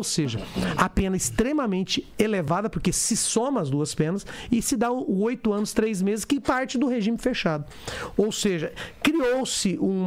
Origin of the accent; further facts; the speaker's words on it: Northeast Region, Brazil; porque eu sou nordestino